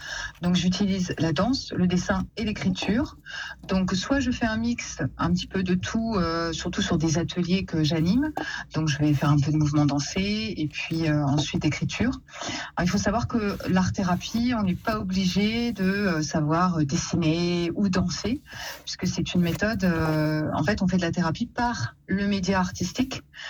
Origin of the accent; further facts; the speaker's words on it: Bourgogne-Franche-Comté, France; quand j'étais donc dans ma région d'origine, en Bourgogne